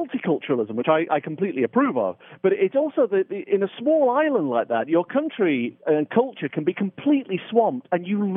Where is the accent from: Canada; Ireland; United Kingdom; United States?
United Kingdom; Because I come from Britain, and in Britain, our culture is, you know what it is.